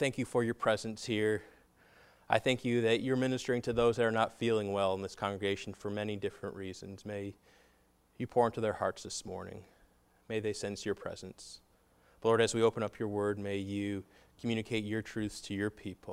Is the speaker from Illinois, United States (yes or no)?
no; Massachusetts, United States; now in Florida, United States; I am not a native Southerner. I grew up in Massachusetts.